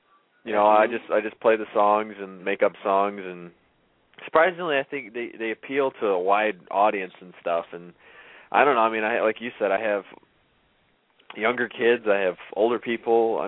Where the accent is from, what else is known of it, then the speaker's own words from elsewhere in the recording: New York, United States; now I'm playing out once or twice a week all throughout New York. You know, I have a CD release in my hometown at Sweet Basil's June 28th.